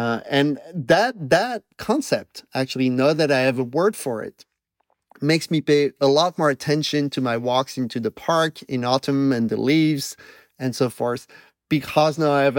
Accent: Belgium; accent: Belgian; I was extremely self-conscious of my Belgian accent.

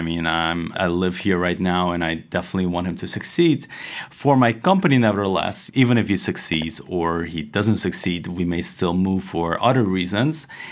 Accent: Netherlands; now in France; I'm originally from Holland, so I'm actually not even entitled to vote here in France

